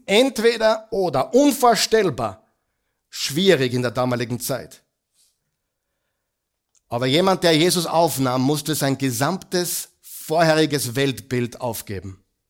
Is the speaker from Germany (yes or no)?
no; Linz, Upper Austria, Austria; born there; Ich bin ein gebürtiger Linzer, ja? Linz und Oberösterreich.